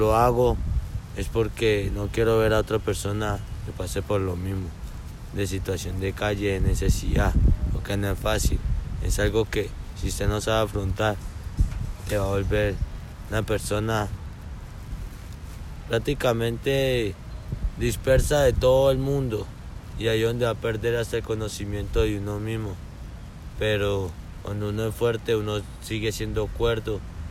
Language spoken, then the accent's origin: Spanish; Corinto, Cauca, Colombia; Yo vengo de Corinto, Cauca, La Esmeralda.